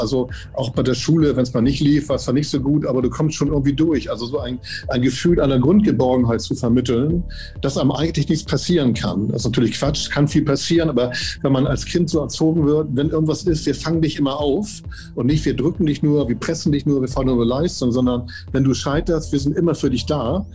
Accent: Hamburg, Germany; born there; ich bin Jahrgang 55, in Hamburg geboren, habe in Hamburg studiert, Jura.

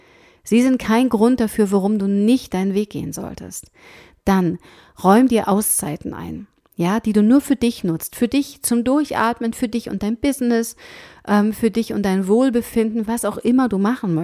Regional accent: East Germany, Germany; ich bin ja in der DDR-Zeit noch groß geworden, beziehungsweise hatte da so meine ersten Jahre

